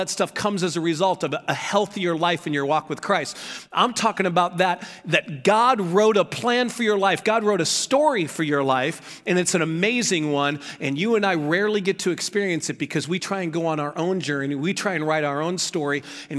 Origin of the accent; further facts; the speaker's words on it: St. Louis, Missouri, United States; I was raised in St. Louis, which is close enough to the South that everything was fried, right?